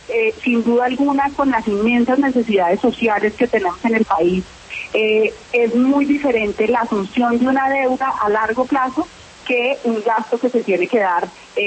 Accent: Colombia; como colombianos tenemos que tener más urgencia en resolver este tema

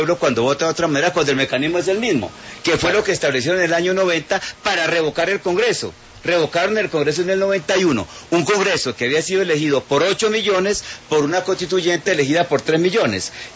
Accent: Chaparral, Tolima, Colombia; yo todavía recuerdo de niño en Chaparral

